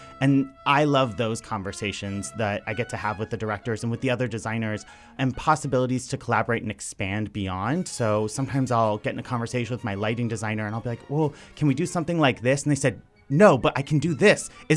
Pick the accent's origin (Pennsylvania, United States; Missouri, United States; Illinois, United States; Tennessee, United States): Missouri, United States; St. Louis; also born or lived in Lakeland, United States; I'm originally from St. Louis, and then I've moved around a lot, though, which is a good question.